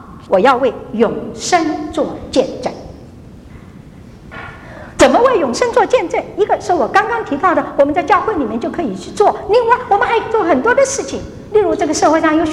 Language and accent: Chinese; China; 我们中国人做的不那么多，因为我们觉得要全尸